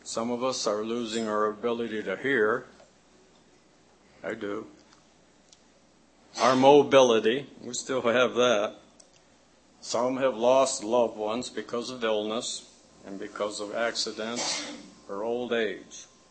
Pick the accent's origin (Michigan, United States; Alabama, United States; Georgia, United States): Michigan, United States; Flint; I look at my hometown of Flint, Michigan, which used to be a very beautiful town to live in.